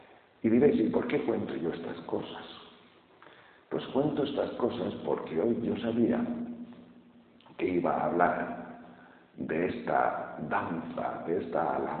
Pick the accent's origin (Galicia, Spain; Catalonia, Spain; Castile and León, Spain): Castile and León, Spain; León; Pero yo que soy de León, las montañas de León, tierra de pastores y transhumancia